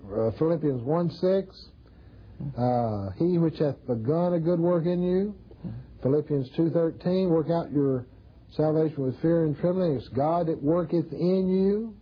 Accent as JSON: {"language": "English", "region": "Kentucky", "country": "United States", "tie": "born or raised there", "said": "I remember in my hometown where I used to live in Kentucky, not my first hometown, my second hometown"}